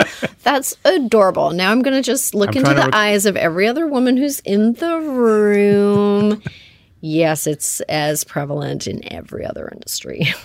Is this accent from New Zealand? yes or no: no; Canada; I come from Canada. We don't care about the C word there.